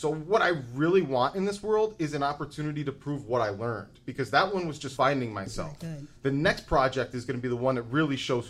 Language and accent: English; Buffalo, New York, United States; And growing up in Buffalo, something like the arts and the careers in arts, it's so easy to slip through the cracks.